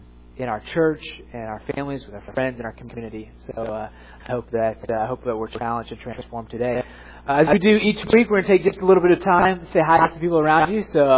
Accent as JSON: {"language": "English", "town": "Edwardsville", "region": "Illinois", "country": "United States", "tie": "born or raised there", "also_born_or_lived": "Boston", "said": "I grew up in Edwardsville, Illinois, right across the river, so I've been in the St. Louis area most of my life, but I lived for a year out in Boston"}